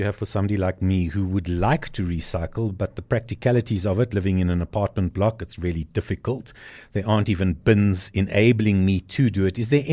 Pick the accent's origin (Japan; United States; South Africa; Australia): South Africa; I think as a South African, I would give us a scorecard of probably a -2 on the recycling front.